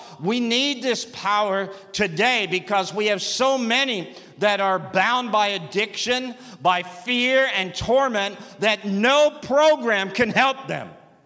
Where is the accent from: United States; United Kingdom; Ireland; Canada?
Canada; We live not too far from where he did most of his ministry in New York State, growing up in Canada, just across the border.